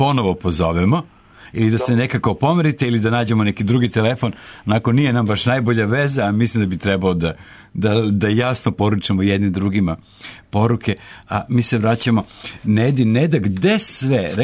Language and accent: Serbian; Serbia; onoga kako se radi kod nas u Srbiji nije baš, ne postoji znak jednakosti.